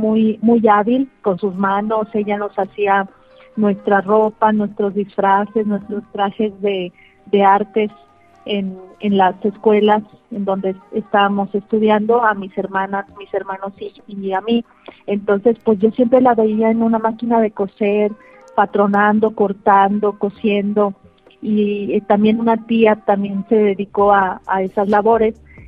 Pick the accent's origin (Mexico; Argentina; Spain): Mexico; Aguascalientes; born there; nací en Aguascalientes y toda mi familia es de aquí también, de Aguascalientes.